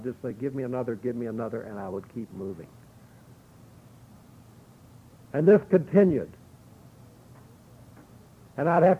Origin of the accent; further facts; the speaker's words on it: Lexington, Kentucky, United States; And I go back to my hometown, which is Lexington, Kentucky, and I decide to go in the family business.